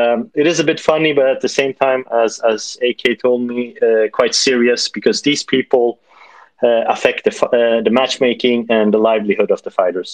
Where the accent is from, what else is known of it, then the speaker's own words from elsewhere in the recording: Sweden; as I am from Sweden